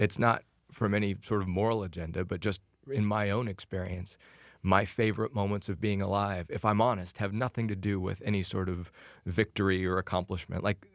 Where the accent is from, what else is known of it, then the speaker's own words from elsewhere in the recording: Ames, Iowa, United States; Well, so I grew up in Ames, Iowa, and one of the advantages of that is as a young magician, I was the only act in town.